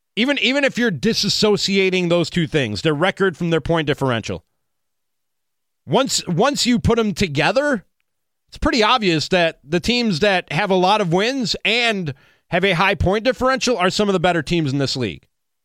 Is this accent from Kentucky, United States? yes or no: no; Chicago, Illinois, United States; now in Milwaukee, United States; lifelong Bears fan, born and raised in Chicago, one of you.